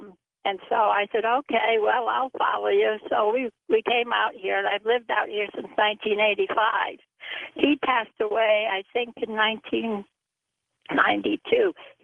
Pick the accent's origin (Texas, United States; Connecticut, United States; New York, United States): Connecticut, United States; Norwich; I come from Connecticut, Norwich, Connecticut.